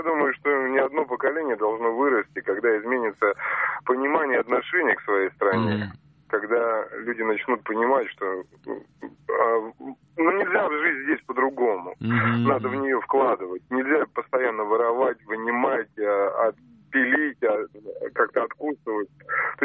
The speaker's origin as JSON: {"language": "Russian", "region": "Moscow", "country": "Russia", "said": "я из Москвы."}